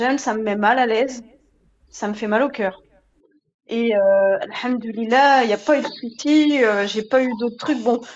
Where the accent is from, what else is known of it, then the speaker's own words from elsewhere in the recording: France; mais je suis française.